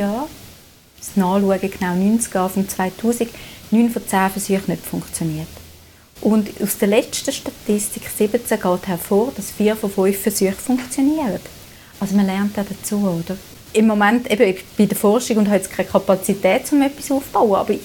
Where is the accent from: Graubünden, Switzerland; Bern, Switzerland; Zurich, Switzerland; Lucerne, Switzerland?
Zurich, Switzerland; ich komme aus Zürich, ich komme aus einer liberalen Tradition.